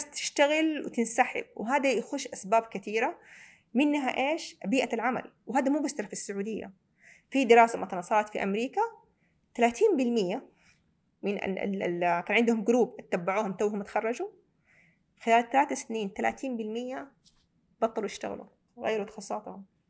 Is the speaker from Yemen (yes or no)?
no; Saudi Arabia; also born or lived in Detroit; خلاص حمد كثير نفسي على أنه أنا من السعودية، أحب ديترويت كدولة عشت فيها، كمدينة عشت فيها